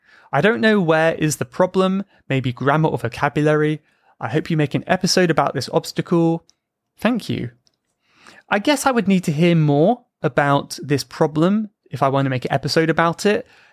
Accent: United Kingdom; What does that mean? Even if I'm British?

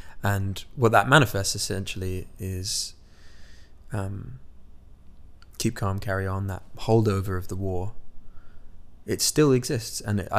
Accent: Midwest, United States; this tragedy that had happened in my hometown, where I was born in the Midwest, believe it or not.

